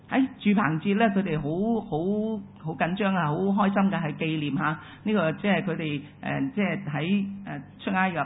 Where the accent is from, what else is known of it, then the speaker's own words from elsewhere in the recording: China; 咁今日我中國人都有時有嘅喎